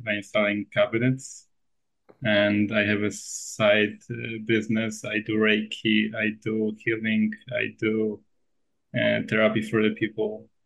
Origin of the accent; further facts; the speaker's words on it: Poland; English is a second language; now in Naples, United States; I'm from Poland.